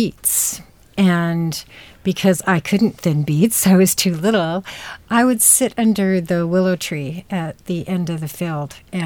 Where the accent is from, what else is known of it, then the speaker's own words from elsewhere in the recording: Utah, United States; I was born in Utah and I was raised on a dairy farm. Until I was 8.